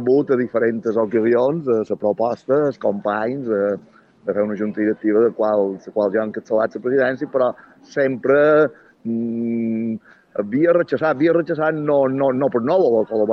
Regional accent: Manacor, Balearic Islands, Spain

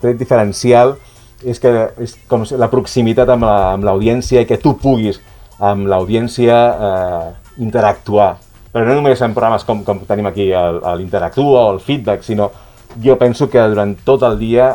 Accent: Sabadell, Catalonia, Spain; born there; nascut a Sabadell, ara mateix estic visquent a Sant Benat des de fa anys, però sí, o sigui, vaig néixer a Sabadell.

